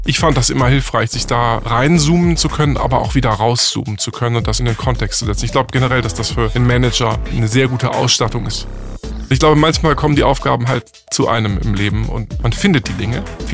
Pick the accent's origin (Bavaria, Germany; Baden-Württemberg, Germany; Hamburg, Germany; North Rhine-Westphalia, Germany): Hamburg, Germany; Also als Hamburger Medienwerbeschnösel bin ich jetzt natürlich total dankbar